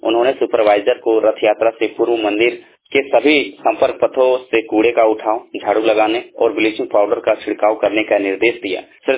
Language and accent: Hindi; Ranchi, Jharkhand, India; मैं रांची से हूँ